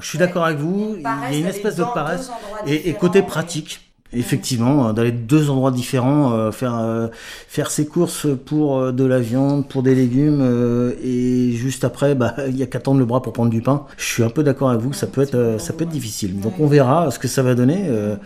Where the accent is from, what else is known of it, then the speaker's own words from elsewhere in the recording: Île-de-France, France; now in Morienval, France; De la région parisienne. D'origine, ouais, on est venu dans l'Oise.